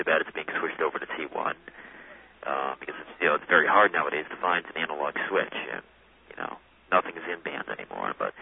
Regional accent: Massachusetts, United States; I am from Massachusetts.

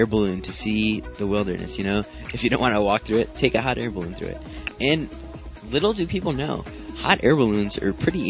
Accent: Midwest, United States; town. We're from the Midwest. That's what I'm going to say. And we have a lot of hay.

